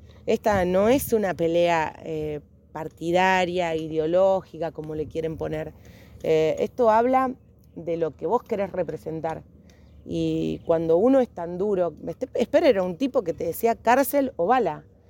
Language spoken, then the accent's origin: Spanish; Santa Fe, Argentina; como santafesina y con el corazón puesto como gobierno de la provincia de Santa Fe en Rosario